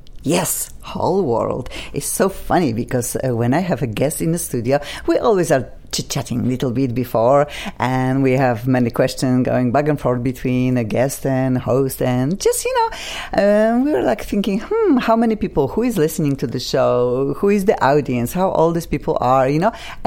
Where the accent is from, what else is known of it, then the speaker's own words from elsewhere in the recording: Poland; English is a second language; everybody knows that … has funky accent. I'm originally from Poland